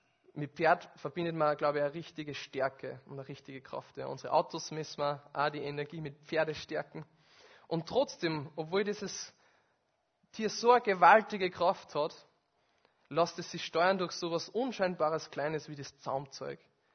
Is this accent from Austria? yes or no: yes; Austria; Rente war dabei, bei uns in Österreich würde man Pension sagen